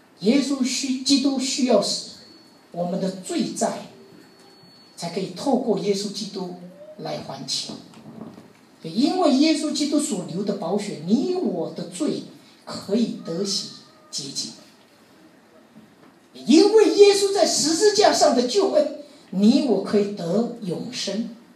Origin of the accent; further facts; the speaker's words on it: China; 这个就是我们中国人讲的灵魂